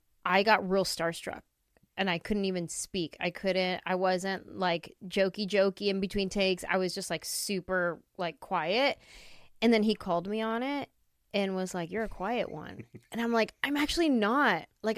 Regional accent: Nashville, Tennessee, United States; Yeah, yeah. We're from Nashville.

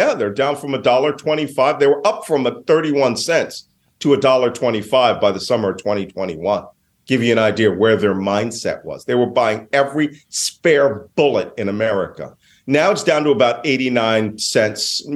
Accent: Philadelphia, Pennsylvania, United States; I'm from Philadelphia. I'm a purist in the defense of the beliefs of the American experiment.

